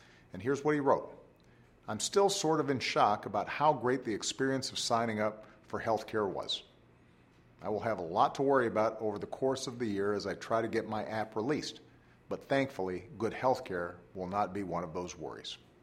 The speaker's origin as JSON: {"language": "English", "town": "Chicago", "region": "Illinois", "country": "United States", "tie": "born or raised there", "said": "Phil's a software developer from my hometown of Chicago."}